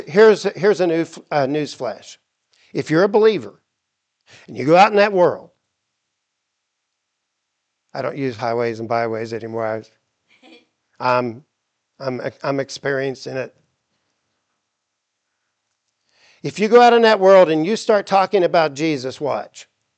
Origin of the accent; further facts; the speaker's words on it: Titusville, Florida, United States; whether we're in my hometown of Titusville, Florida, whether you're in Cocoa